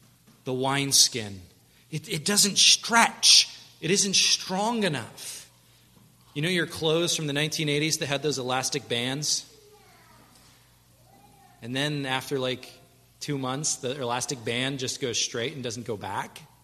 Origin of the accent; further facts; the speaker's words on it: United States; Because I'm an American. I don't patch clothes.